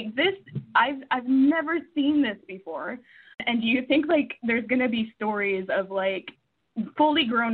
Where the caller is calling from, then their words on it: Edmonton, Alberta, Canada; I'm calling from Edmonton, Canada.